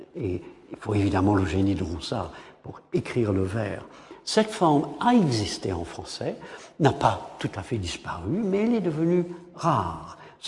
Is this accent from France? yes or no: no; England, United Kingdom; French is a second language; En tant qu'anglais, je le trouve tout à fait poétique.